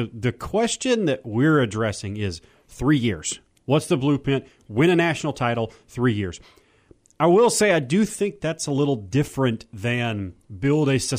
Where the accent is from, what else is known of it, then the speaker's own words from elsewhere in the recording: Auburn, Alabama, United States; Yeah, man, I'm from Auburn, Alabama.